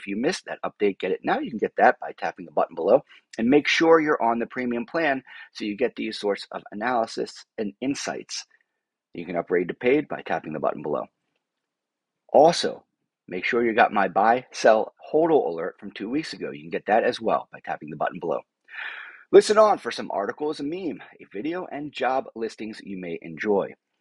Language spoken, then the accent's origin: English; United States; I don't know how to speak English because I'm from America, but I speak English.